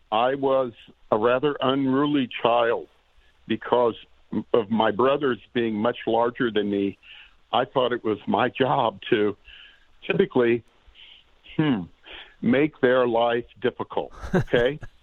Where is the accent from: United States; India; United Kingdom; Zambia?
United States; Kansas City, Missouri; now in Overland Park, United States; I was born and raised in Midtown, Kansas City, Missouri.